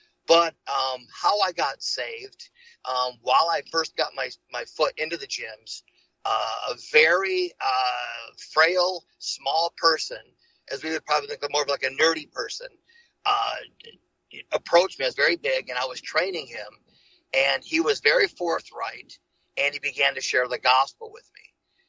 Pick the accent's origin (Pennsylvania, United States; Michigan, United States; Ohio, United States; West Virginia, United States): Michigan, United States; moved away as an adult; And I moved from, I grew up in Michigan. I moved to Arizona.